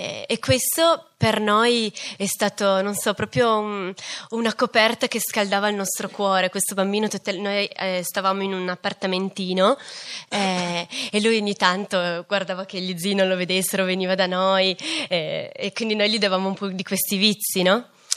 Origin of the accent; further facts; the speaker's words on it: Fossano, Piedmont, Italy; Noi quando ci siamo sposati siamo andati a vivere a Racconigi, io sono di Fossano